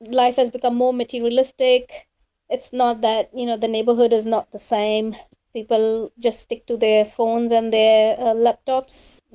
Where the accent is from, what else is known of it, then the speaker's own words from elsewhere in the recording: Delhi, India; moved away as an adult; now in Auckland, New Zealand; I grew up in Delhi in India, born and brought up there, married there, had my first child there. And when my first child was born, my husband decided to move to a safer place bringing up my daughter. So we moved to New Zealand.